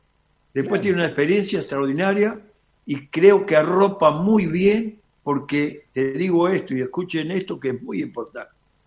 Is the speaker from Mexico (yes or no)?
no; Uruguay; yo quisiera que Uruguay estuviera en la final, sin duda, como todo uruguayo